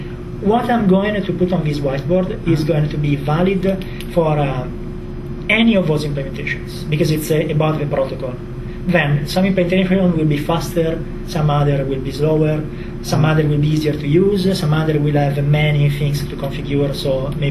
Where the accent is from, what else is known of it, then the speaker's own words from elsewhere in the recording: Camogli, Liguria, Italy; English is a second language; My city is Camoglie, that is a small fishing town in the north coast. But this one is the main city, is Zurna. It's in the Genoa slang.